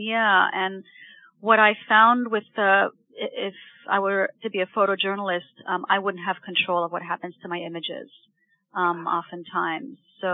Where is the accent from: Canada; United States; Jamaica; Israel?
Israel; English is a second language; I wasn't even able to read that kind of English at the time, growing up in Israel in particular.